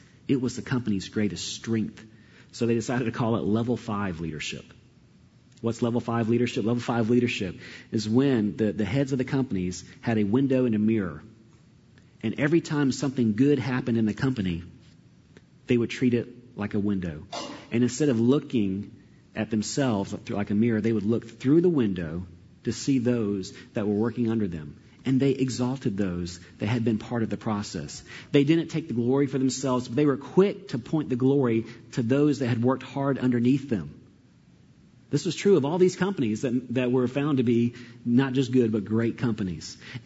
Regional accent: Atlanta, Georgia, United States; I was growing up in Atlanta, so I was right in the hub of it all, with the headquarters of Coke there.

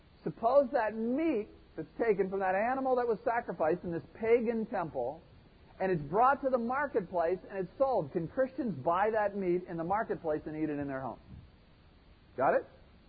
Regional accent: Charleston, South Carolina, United States; You have to understand that we're from Charleston, South Carolina.

